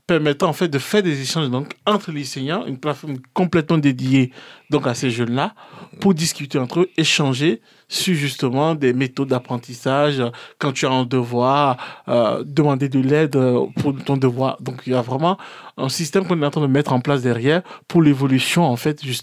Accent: Benin; now in France; je suis ici d'un pays d'Afrique, je suis venu du Bénin, j'ai fait la moitié de ma scolarité là-bas

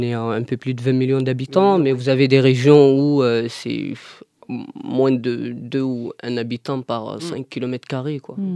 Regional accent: Mangaizé, Tillabéri, Niger; born there; Je suis née au Niger, à la frontière avec le Mali, dans un petit village qui s'appelle Mangaizé, dans le département de Wallam, c'est vraiment à la frontière malienne.

